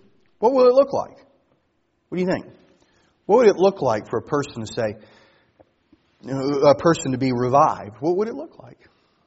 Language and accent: English; Louisiana, United States; I'm an LSU fan. I'm from Louisiana.